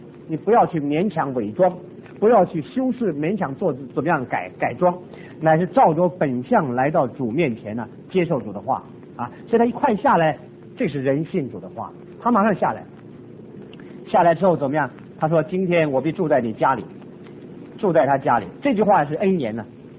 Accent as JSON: {"language": "Chinese", "country": "China", "said": "爬桑树就是我们中国人讲的要立定心智为善"}